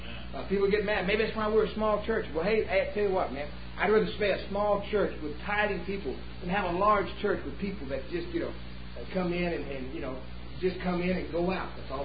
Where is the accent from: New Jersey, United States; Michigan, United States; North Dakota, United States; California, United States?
California, United States; Ventura; We're from Ventura.